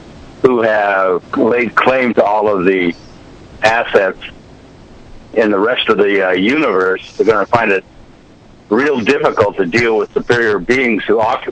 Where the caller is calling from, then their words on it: Arizona, United States; from Arizona.